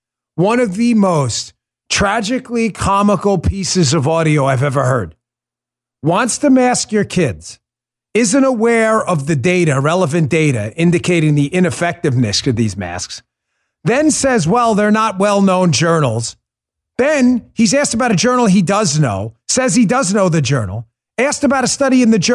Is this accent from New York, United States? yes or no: yes; New York City, New York, United States; I grew up in New York City.